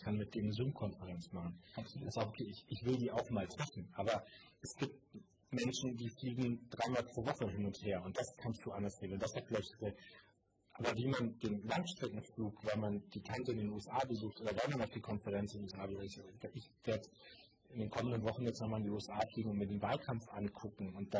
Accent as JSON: {"language": "German", "town": "Münster", "region": "North Rhine-Westphalia", "country": "Germany", "tie": "born or raised there", "said": "in meinem Heimatort Münster"}